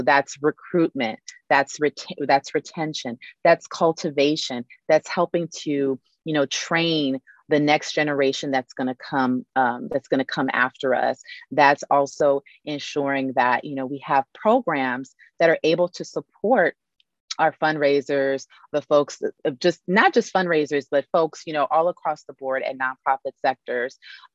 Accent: Los Angeles, California, United States; I'm from South Central, and I never saw anyone that looked like me as a fundraiser in that role.

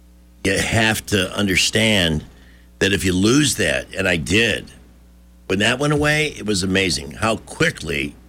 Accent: Chicago, Illinois, United States; We're from Chicago. This toy radio station's a bad joke on both of us.

